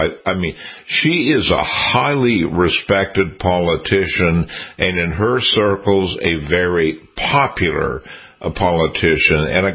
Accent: Seattle, Washington, United States; I was born and raised in Seattle, Dr. Lieberman, and I want to say that the city is not the city that I grew up in.

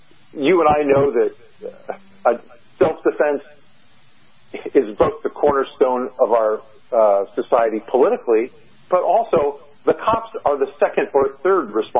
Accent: California, United States; I'm from California, and California is absolutely schizophrenic.

